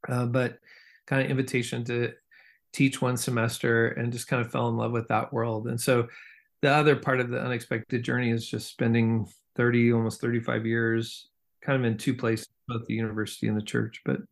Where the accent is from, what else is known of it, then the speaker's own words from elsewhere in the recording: Seattle, Washington, United States; now in Nampa, United States; growing up in Seattle, big city kid, we would come visit NNU out here in the sticks. Now I live here, but in Nampa